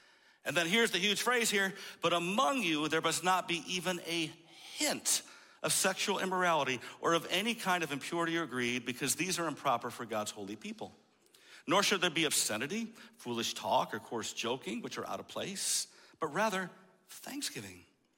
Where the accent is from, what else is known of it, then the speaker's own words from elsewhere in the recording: Michigan, United States; I'm in my 50s, I'm Caucasian, I'm Dutch, I'm from Michigan originally.